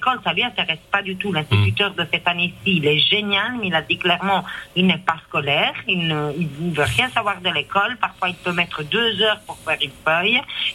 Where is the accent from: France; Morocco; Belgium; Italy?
Belgium; Liège, Wallonia; On est de Liège, donc voilà.